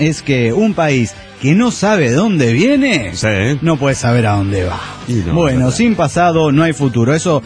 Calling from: Guadalajara, Jalisco, Mexico; de Guadalajara, Jalisco, México.

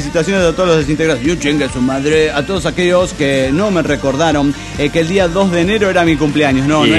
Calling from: Mexico City, Mexico; del DF mexicano.

